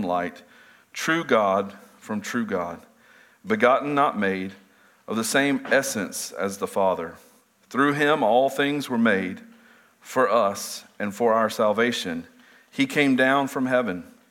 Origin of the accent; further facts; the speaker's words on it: United States; Used to be, growing up in America, we would look overseas and we would think, oh, look at all of this conflict happening all over the world.